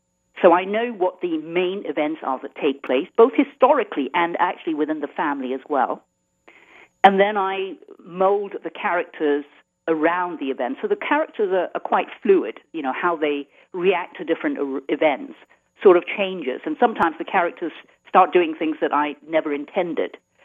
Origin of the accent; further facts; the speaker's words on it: Ipoh, Perak, Malaysia; Ipoh, my hometown, which is where the story is set, is a beautiful town surrounded by limestone hills.